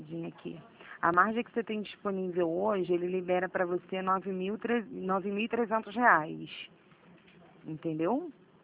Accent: Rio de Janeiro, Brazil; Somos do Rio

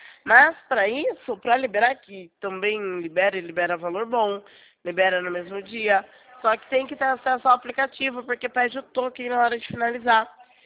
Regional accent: Sorocaba, São Paulo, Brazil; Eu sou aqui do estado de São Paulo.

